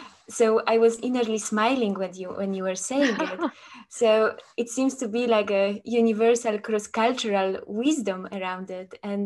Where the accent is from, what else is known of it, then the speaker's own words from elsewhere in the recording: Poland; I come from Poland